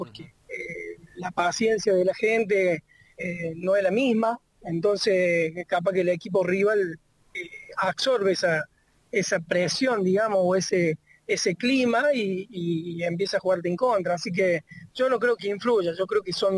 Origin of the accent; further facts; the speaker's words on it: Córdoba, Argentina; lo que somos oriundos acá de Córdoba